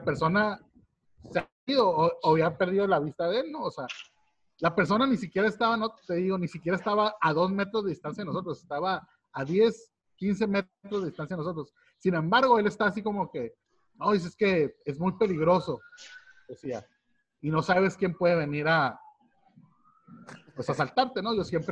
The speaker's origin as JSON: {"language": "Spanish", "country": "Mexico", "said": "si soy mexicano, de ascendencia mexicana"}